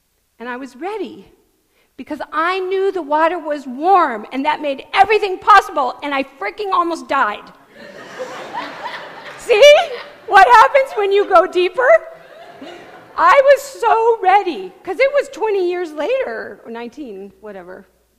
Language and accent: English; California, United States; I was raised in California.